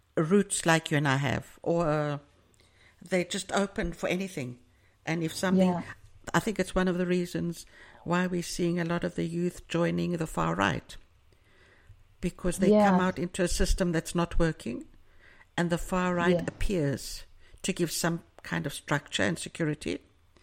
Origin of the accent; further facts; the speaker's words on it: South Africa; born there; I'm South African born, and I'm also old, which means I lived through the apartheid years, and I lived through the Soweto riots of 76